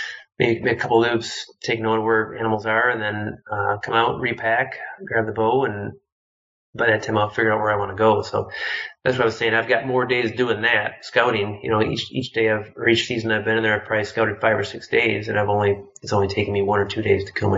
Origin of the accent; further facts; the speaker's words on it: Midwest, United States; But the curse of living, being born, growing up in the Midwest.